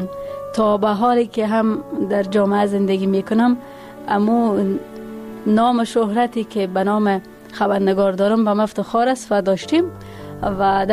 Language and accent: Persian; Parwan, Afghanistan; also born or lived in Kabul; یک تن از باشنده های ولایت پروان و کسی که یکی از روستاها یا یکی از سواری های این ولایت است و در اینجا زاده شدیم و در اینجا بزرگ شدیم